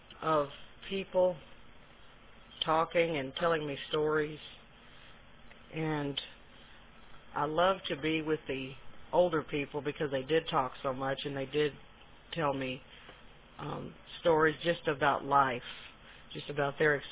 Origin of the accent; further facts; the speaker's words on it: Houston, Texas, United States; born there; I was born in Hives Hospital in Houston, Texas, on November 19th, 1960.